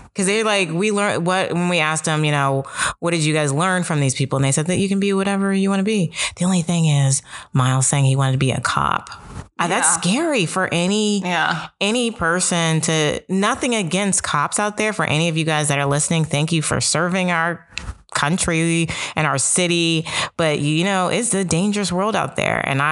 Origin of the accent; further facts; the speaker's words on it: Columbus, Ohio, United States; I am from Columbus